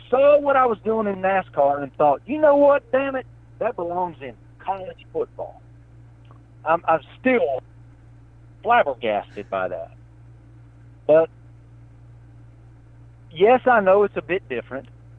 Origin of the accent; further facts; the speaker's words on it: Harrisburg, Virginia, United States; I'm from Harrisburg, man. I am from Appalachia. And my buddies actually pick, my buddies back home pick on me because they think I've gotten a little bit too corporate. And then my accent has gotten a little too city-fied.